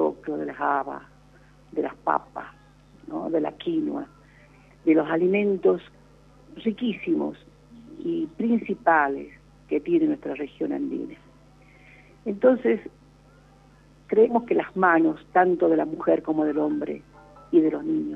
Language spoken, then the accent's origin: Spanish; La Quiaca, Jujuy, Argentina; Yo lo viví en mis años quiaqueños, donde nací, en la Puna